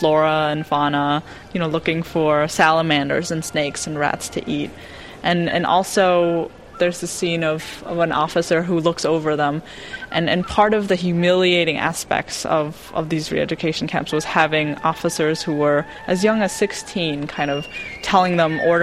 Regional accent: Vietnam; When I was growing up in Vietnam, I definitely don't remember him telling us any stories.

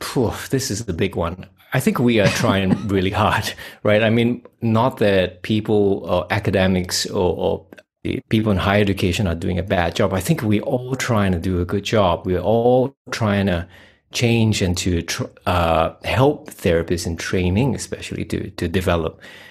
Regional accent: Singapore; moved away as an adult; now in Australia; You know, when I think about my history, you know, I'm 42. I come from Singapore. I'm a Asian Chinese. I got out of there about 2010, and I'm now living in Western Australia.

